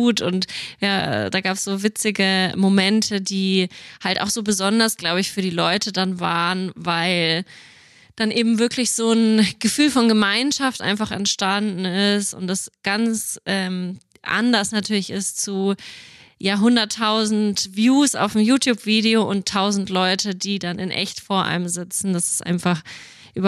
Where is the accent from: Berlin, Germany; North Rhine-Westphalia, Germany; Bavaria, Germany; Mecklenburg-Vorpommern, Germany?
Bavaria, Germany; Nuremberg; Und dann genau bin ich zum ersten Mal in Nürnberg, in meiner Heimatstadt, auch auf die Bühne gegangen